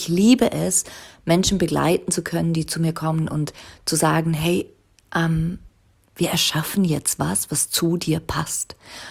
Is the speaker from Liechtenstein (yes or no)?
yes; Liechtenstein; also born or lived in Zurich; ging dann nach Zürich, ich bin ja aus Liechtenstein ursprünglich, ging nach Zürich, habe meine vierjährige Übersetzerausbildung gemacht und habe dann gemerkt, ich will wieder zurück nach Liechtenstein.